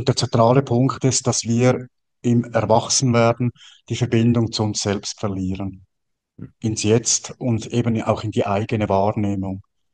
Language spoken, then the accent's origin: German; Central Switzerland, Switzerland; Und ich bin in der Innerschweiz aufgewachsen und dort gibt es dann die Gruselfiguren der Fasnacht.